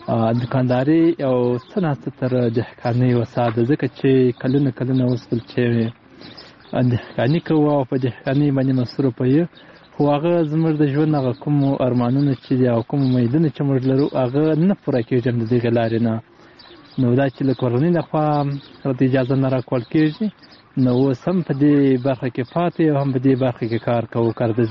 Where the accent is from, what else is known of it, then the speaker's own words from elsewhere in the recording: Nad Ali, Helmand, Afghanistan; د هلمند ولایت د ندلی ولسوالۍ نه.